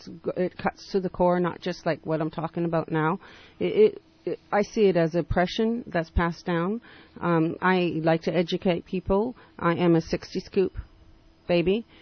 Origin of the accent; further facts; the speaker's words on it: Canada; born there; I was born in Canada, eh?